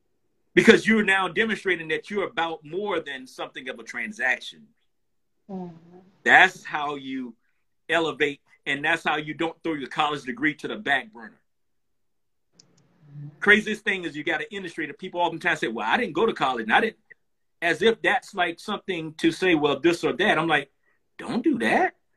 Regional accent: the South, United States; I grew up in the South hearing that if it don't smell like bleach, it's not clean.

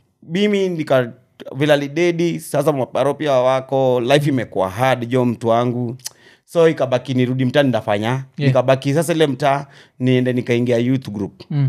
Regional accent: Kibera, Nairobi, Kenya; now in Ngong, Kenya; But sasa nilikuwa nishahamia upande wa Ngong. Nimegrow ya Kibich, nimelelewa Kibich. Hiyo Kibich ndio ilikuwa mtaa.

